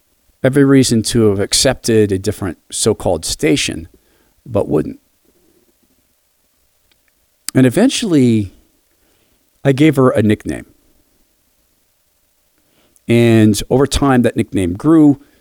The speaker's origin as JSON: {"language": "English", "country": "United States", "tie": "born or raised there", "said": "I grew up in Washington."}